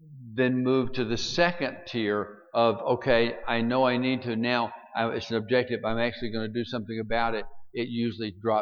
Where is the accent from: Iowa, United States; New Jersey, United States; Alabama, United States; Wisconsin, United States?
Alabama, United States; Well, remember, I'm from Alabama, okay?